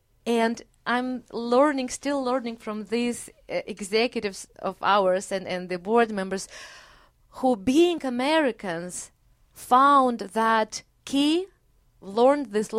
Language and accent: English; Moldova; When culturally, I was different while growing up in Moldova.